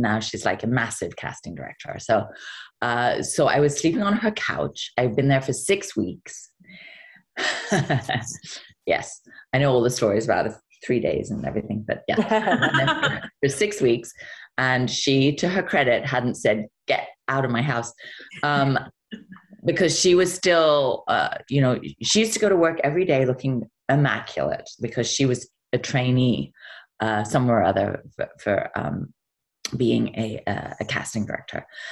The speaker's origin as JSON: {"language": "English", "region": "England", "country": "United Kingdom", "said": "I'm English."}